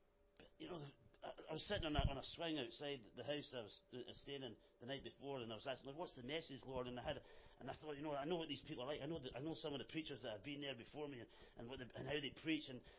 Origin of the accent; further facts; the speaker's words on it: Scotland, United Kingdom; accent: Scottish; Most of the people in the meeting couldn't understand me anyway because they couldn't understand my Scottish accent.